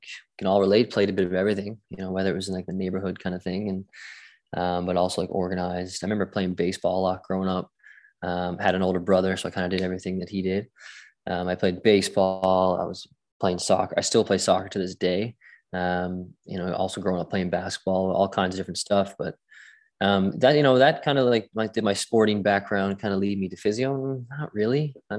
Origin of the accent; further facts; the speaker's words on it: St. John's, Newfoundland and Labrador, Canada; also born or lived in Glasgow, United Kingdom; Yeah, so I grew up here in St. John's, Newfoundland